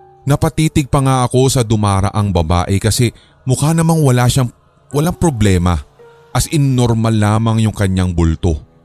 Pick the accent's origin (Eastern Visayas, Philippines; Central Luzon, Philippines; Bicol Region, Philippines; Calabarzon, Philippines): Bicol Region, Philippines; Ang unang kwento ko po ay nangyari sa bahay namin sa Bicol. 8 years old pa lamang po ako nang lumipat po kami mula sa sukat patungo ng Bicol.